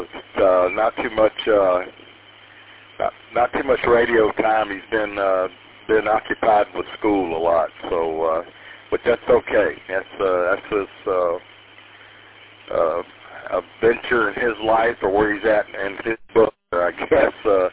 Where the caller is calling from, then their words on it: Lewiston, Michigan, United States; we're located in Lewiston